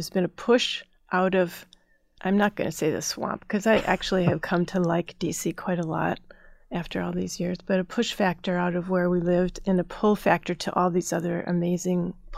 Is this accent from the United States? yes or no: yes; Midwest, United States; So I grew up in the Midwest, Minnesota, Chicago, Northern Ohio, and they were great places to grow up.